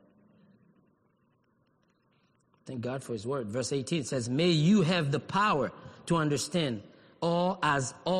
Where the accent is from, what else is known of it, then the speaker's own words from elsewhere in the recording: Haiti; now in United States; as an American, as a Haitian, I am limited. I cannot go in every country I want. Yeah, as a Haitian.